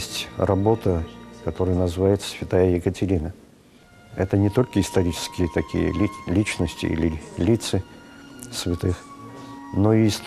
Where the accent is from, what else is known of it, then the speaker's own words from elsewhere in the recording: Armenia; которые показывают мой родной край, Армения, солнце Армении